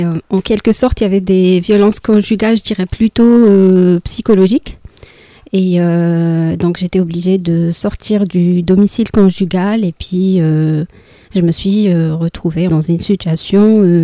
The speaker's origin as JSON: {"language": "French", "country": "Morocco", "moved": "as an adult", "lives_now": "France", "said": "je viens du Maroc, je suis rentrée en France en 2007, suivant mon mari bien sûr, parce que ça se passe comme ça. En fait, je me suis mariée au Maroc et après j'ai suivi mon mari ici, en France"}